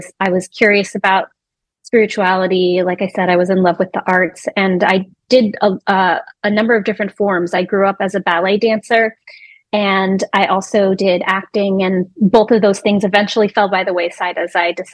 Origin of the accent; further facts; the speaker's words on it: San Francisco, California, United States; moved away as an adult; now in Wisconsin, United States; I'm from San Francisco, California, where I currently am right now doing a kind of family visit writing residency, although I live in Wisconsin.